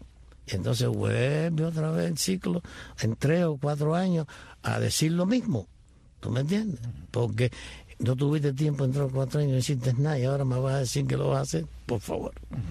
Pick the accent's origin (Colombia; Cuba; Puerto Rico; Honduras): Cuba; now in Miami, United States